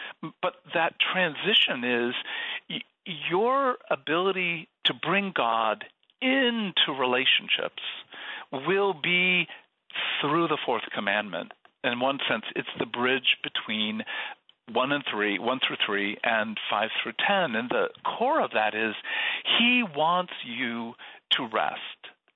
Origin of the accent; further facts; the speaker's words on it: Seattle, Washington, United States; Now, I'm from Seattle, so we are known across the country as weather wimps.